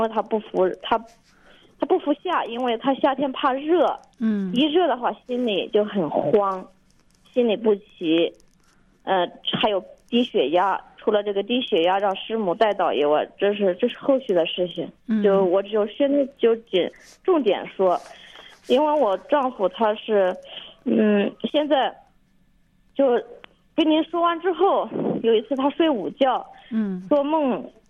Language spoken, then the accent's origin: Chinese; Hubei, China; 因为我是湖北人嘛，就是在湖北长大的。